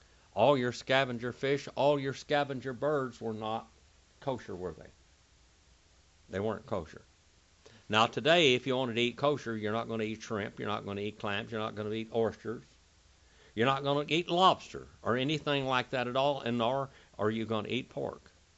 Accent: India; I'm Indian. I have to eat a lot of protein to stay alive.

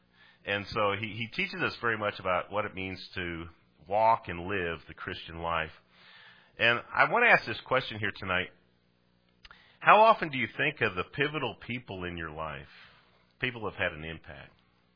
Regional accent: Colorado, United States; moved away; because I came from Colorado. I moved here where I knew nobody.

